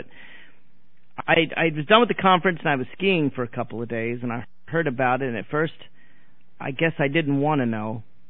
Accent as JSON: {"language": "English", "town": "Nashville", "region": "Tennessee", "country": "United States", "tie": "born or raised there", "also_born_or_lived": "Boston / Los Angeles / Washington", "said": "I'm a city guy. I grew up in Nashville, Tennessee, school in the Northeast, in Boston and Los Angeles and Washington. I'm a city boy."}